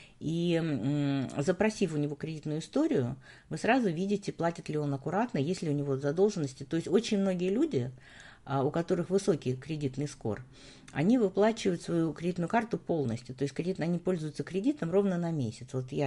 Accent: Ukraine; Я сама выросла на Украине

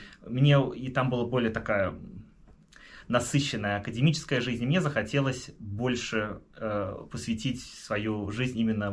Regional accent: Moscow, Russia; moved away as an adult; now in United States; Я из Москвы. Так. В Америке уже 5 лет, 6-й год начался.

